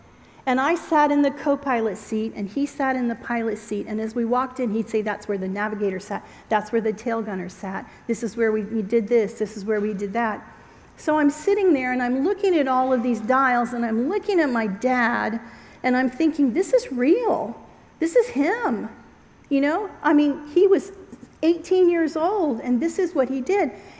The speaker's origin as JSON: {"language": "English", "town": "Washington", "region": "District of Columbia", "country": "United States", "tie": "born or raised there", "said": "because I grew up in Washington, D.C. area."}